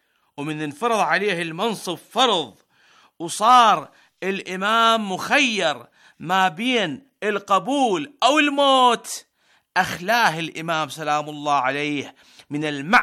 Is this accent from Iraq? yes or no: yes; Iraq; إحنا العراقيين الحق الأول بالنسبة لنا